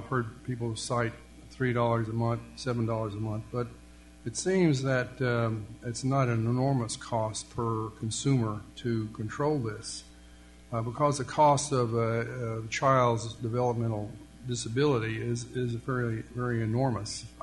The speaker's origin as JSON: {"language": "English", "town": "Elizabeth", "region": "New Jersey", "country": "United States", "said": "I'm from Elizabeth, New Jersey. My church is St. John's Episcopal Church in Elizabeth"}